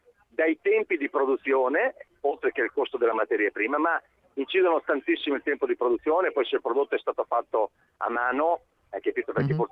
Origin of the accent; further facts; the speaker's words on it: Ferrara, Emilia-Romagna, Italy; Io sono di Ferrara.